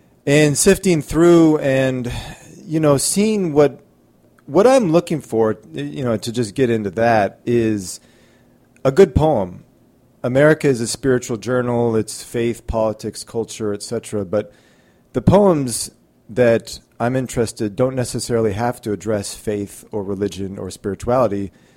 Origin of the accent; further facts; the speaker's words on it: Omaha, Nebraska, United States; So I grew up in Omaha, Nebraska, and I went to Jesuit high school and Jesuit college, to Marquette University